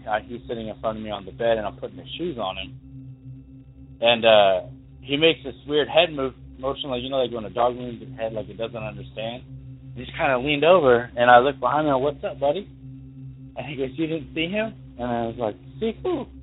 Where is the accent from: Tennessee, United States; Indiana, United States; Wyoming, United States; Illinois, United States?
Wyoming, United States; Douglas; but I'm from Douglas, Wyoming, originally.